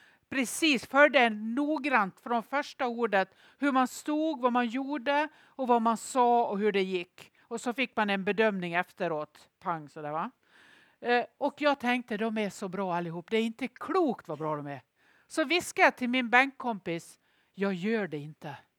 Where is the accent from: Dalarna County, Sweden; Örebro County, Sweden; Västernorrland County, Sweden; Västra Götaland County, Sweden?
Dalarna County, Sweden; Nås; Bysjön är min barndoms badsjö i Nås